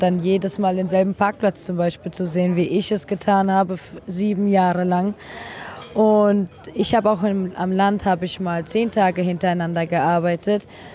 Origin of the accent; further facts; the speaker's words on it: Düren, North Rhine-Westphalia, Germany; Genau, ja, ich komme auch aus Düren, richtig.